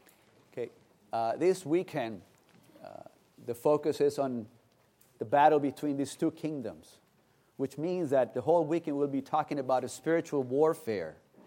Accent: Newington, Connecticut, United States; I'm from Newington, Connecticut.

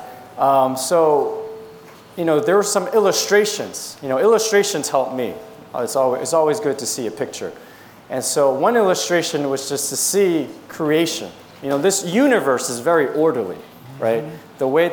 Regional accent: New Jersey, United States; And you all know I grew up in New Jersey.

